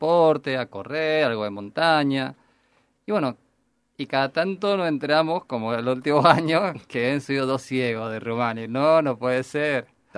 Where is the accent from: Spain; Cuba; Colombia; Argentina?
Argentina; Alvear; Imagínate, yo soy de Alvear en realidad.